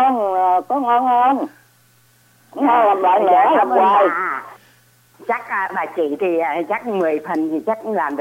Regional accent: Northern Vietnam, Vietnam; Tôi ở nhà, người Bắc thì tôi hay nấu bún riêu với phở.

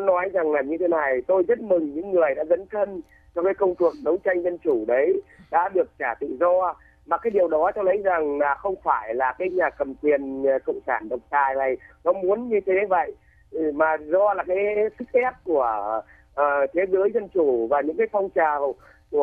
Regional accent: Hanoi, Vietnam; bản thân tôi là người có gốc Hà Nội, những Hải Phòng, bố tôi là sinh ra tại Hải Phòng mà, gốc dễ Hải Phòng mà

